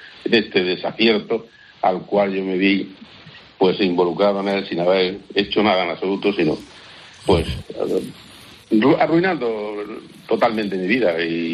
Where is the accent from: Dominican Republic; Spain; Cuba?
Spain; Granada, Andalusia; Todos los granadinos, incluido yo, porque soy granadino y pago mis impuestos en Granada